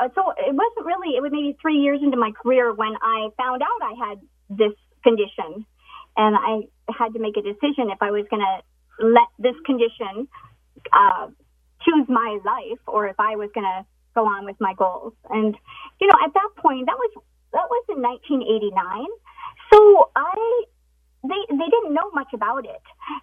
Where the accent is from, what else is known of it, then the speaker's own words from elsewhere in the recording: Erie, Pennsylvania, United States; Northeast. Yeah. I'm from Erie, Pennsylvania.